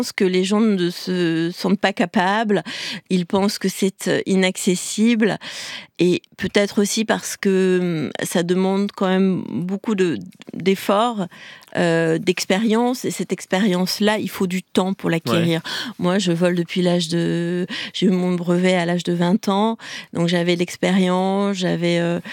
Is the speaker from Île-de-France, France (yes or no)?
no; Noirétable, Auvergne-Rhône-Alpes, France; j'ai grandi à Noirétable, j'en parle beaucoup dans la pièce, oui. Un petit village en Auvergne